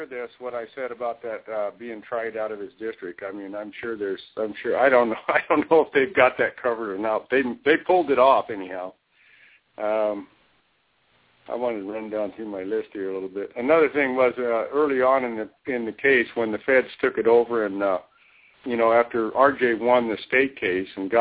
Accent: Fairbanks, Alaska, United States; and I was born and raised in Fairbanks, and I can tell you, the Anchorage jury is not the same as a Fairbanks jury.

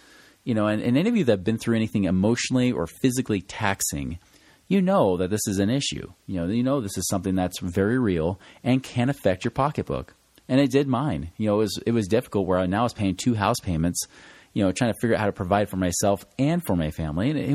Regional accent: Oregon, United States; I went out to visit some of my family because I'm from Oregon, you know

